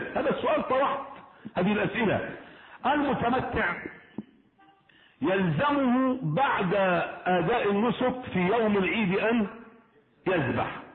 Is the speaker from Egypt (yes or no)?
yes; Egypt